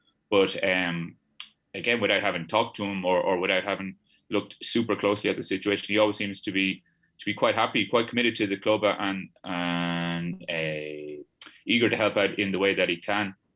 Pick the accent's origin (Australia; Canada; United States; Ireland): Ireland; I'm Irish